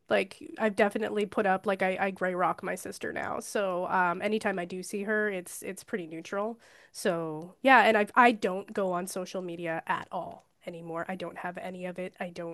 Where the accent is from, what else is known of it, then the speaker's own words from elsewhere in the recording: Ontario, Canada; I'm from Ontario and Nova Scotia's slow paced